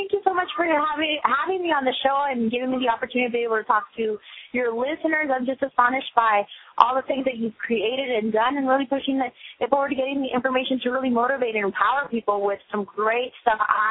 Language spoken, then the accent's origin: English; Las Vegas, Nevada, United States; They decided to bring it to Las Vegas. And we moved, and it kind of just Vegas grew on me. I was raised up in Vegas.